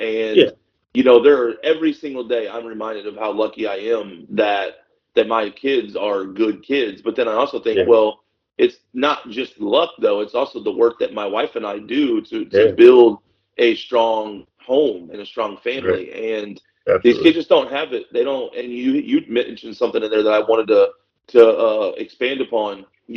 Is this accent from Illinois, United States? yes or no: no; Missouri, United States; we're originally from Missouri and it was different Missouri, but down in Florida